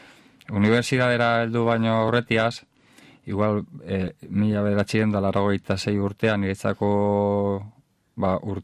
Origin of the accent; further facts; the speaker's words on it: Bilbao, Basque Country, Spain; niko goita mazazpi urte ditut, bilbotarra naiz izatez